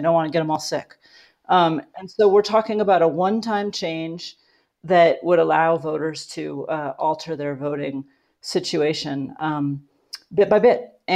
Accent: Alaska, United States; also born or lived in Colorado; What it means is that I am from Alaska, but I lived recently in Colorado.

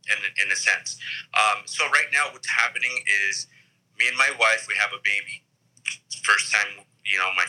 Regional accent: Downey, California, United States; Downey, yep.

